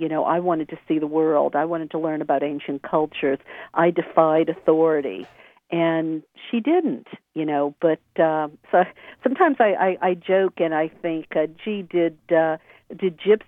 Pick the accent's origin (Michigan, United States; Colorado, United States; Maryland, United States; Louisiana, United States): Louisiana, United States; New Orleans; I grew up in the Bible Belt, and my mother obviously did too. We grew up in New Orleans